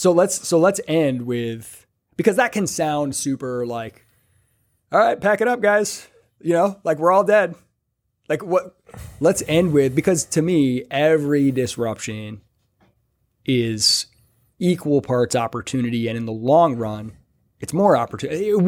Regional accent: Michigan, United States; Yeah, I'm from Michigan.

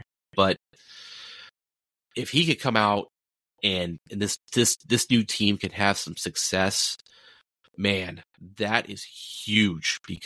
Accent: California, United States; since I grew up in California, you know, watching the 83 car for many, many, many years.

